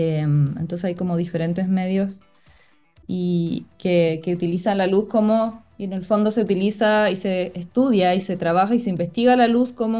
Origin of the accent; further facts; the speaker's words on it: Santiago Metropolitan Region, Chile; yo vengo, o sea, crecí cerca de Santiago en el campo. Siento que eso marca mucho como mi sensibilidad y mi relación un poco con la naturaleza.